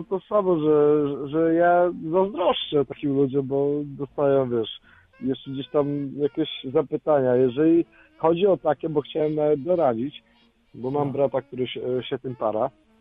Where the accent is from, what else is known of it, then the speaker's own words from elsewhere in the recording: Lesser Poland, Poland; Jestem z Małopolski, nie? Jestem, teraz jestem właśnie pod Krakowem